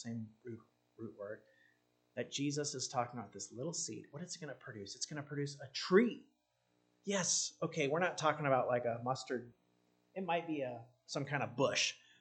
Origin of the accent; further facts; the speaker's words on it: Iraq; moved away; We came from Iraq as refugees, and we were helped by World Relief, which is a Christian organization that helps refugees.